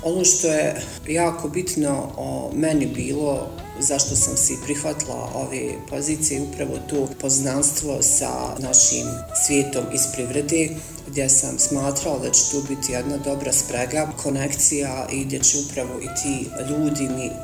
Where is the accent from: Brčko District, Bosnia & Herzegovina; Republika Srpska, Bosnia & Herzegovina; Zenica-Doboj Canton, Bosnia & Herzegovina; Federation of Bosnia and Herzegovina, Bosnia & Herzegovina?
Federation of Bosnia and Herzegovina, Bosnia & Herzegovina; Zenica; born there; rođena sam u Zenici, sam završila i srednju školu i fakultet ekonomski